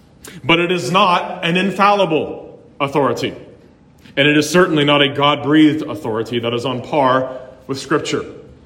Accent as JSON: {"language": "English", "town": "Cincinnati", "region": "Ohio", "country": "United States", "tie": "born or raised there", "said": "growing up in Cincinnati, Ohio, where almost everybody there is Roman Catholic"}